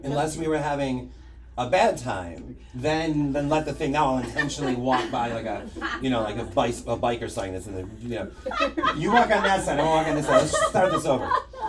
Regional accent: Detroit, Michigan, United States; I'm from Detroit, and in the 80s, the Pistons were amazing

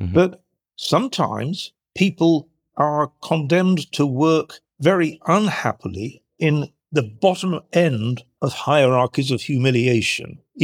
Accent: Sheffield, Yorkshire and the Humber, United Kingdom; I grew up in Sheffield, and both of those are places that in Britain have drastically fallen behind and really feel it as a community.

